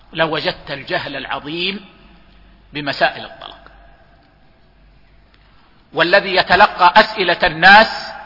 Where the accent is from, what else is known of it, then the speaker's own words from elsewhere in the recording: Saudi Arabia; بلادنا المملكة العربية السعودية،